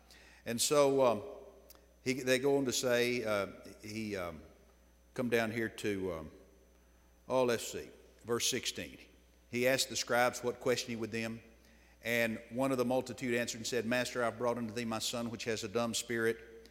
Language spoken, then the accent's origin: English; the South, United States; You know, we're all from the South.